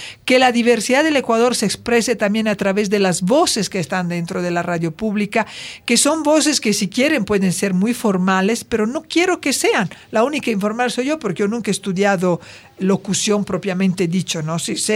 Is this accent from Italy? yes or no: yes; Italy; Spanish is a second language; Yo crecí escuchando en Italia las radionovelas, los clásicos de la literatura hecho en la radio